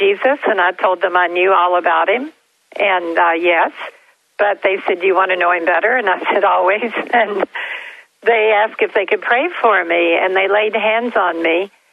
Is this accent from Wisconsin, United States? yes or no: no; Kentucky, United States; now in Florida, United States; we moved to Florida every year from Kentucky because I couldn't get through the winters in Kentucky.